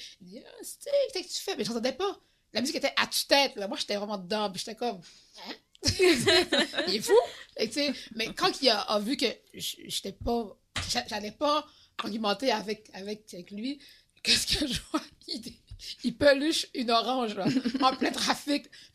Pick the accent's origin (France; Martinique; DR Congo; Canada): Canada; Rivière-des-Prairies, Quebec; Et puis, j'ai grandi à Rivière-des-Prairies.